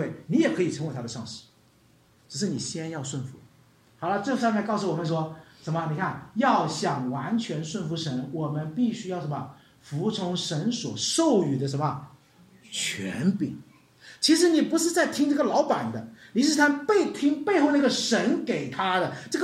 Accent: Hunan, China; 因为我是湖南人，我有很大的辣椒味

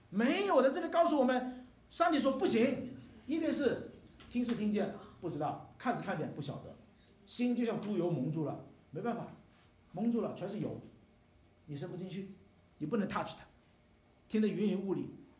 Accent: China; now in Canada; 你是个中国人，跑到这个加拿大来讲圣经不太西方

